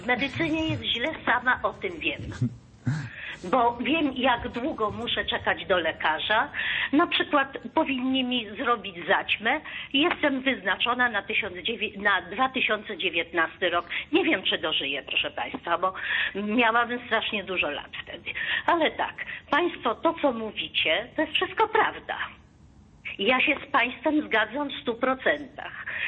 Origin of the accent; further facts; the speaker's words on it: Łódź, Łódź Voivodeship, Poland; z Łodzi. Jestem już osobą wiekową, na emeryturze. Pracowałam do lat 70 moich lat. Mam już sporo po 70. I pochodzę z rodziny lekarskiej.